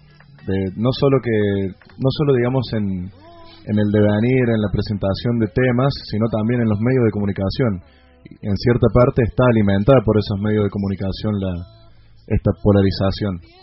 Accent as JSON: {"language": "Spanish", "country": "Argentina"}